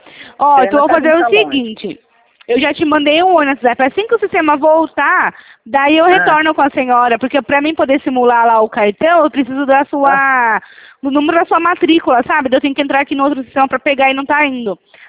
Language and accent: Portuguese; Sorocaba, São Paulo, Brazil; Eu sou do interior de São Paulo, sou de Sorocaba.